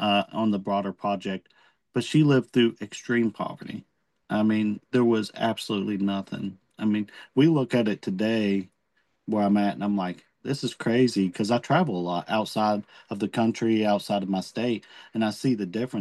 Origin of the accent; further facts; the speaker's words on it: West Virginia, United States; The biggest thing for me with poverty in West Virginia, because I'm from West Virginia, is that towns are cut off from one another.